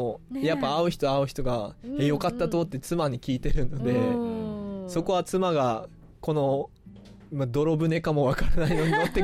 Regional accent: Goto, Nagasaki, Japan; なおかつまあ自分も出身が五島なんで、うん、まあ、いつでも帰れるような場所にいたいなっていうの

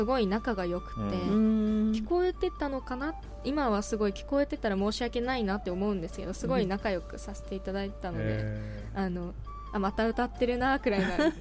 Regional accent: Nagasaki, Japan; 長崎県長崎市の、うん、東長崎っていうね、

